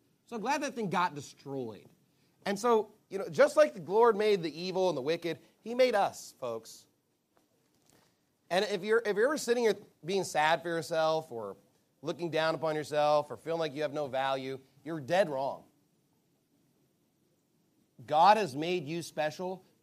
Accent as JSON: {"language": "English", "region": "Texas", "country": "United States", "said": "We're going to embrace the fact that, you know what, we are Texan and we're Christian and we're Baptist and we're steadfast."}